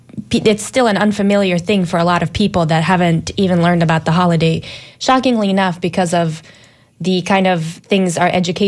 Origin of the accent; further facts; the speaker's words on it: Bosnia & Herzegovina; I'm Bosnian, so that's how it's pronounced. There's a little accent on the C. And I'm, like I said, I'm from Bosnia.